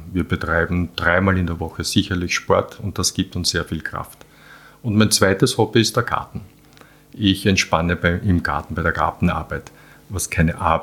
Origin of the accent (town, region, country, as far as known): Vienna, Austria; born or raised there